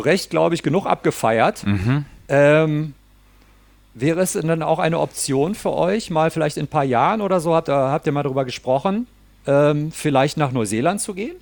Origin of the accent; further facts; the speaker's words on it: North Rhine-Westphalia, Germany; ich komm ja selber aus dem Ruhrpott, aus dem Ruhrgebiet in Deutschland